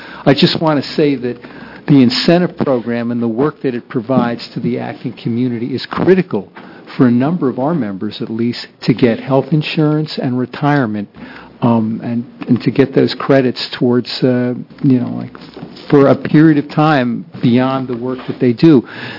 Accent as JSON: {"language": "English", "region": "New York", "country": "United States", "said": "I'm from New York."}